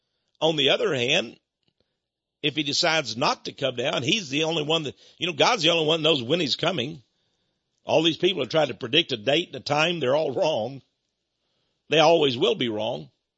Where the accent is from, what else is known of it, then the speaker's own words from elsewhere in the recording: Texas, United States; I'm a Texan. I know they're not going to let us have this state. There's too much oil down here.